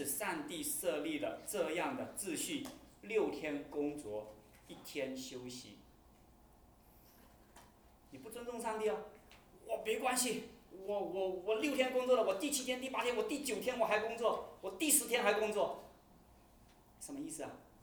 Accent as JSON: {"language": "Chinese", "region": "Guangdong", "country": "China", "accent": "Teochew", "said": "按照我们潮州话，我们说一句话就是最准确的"}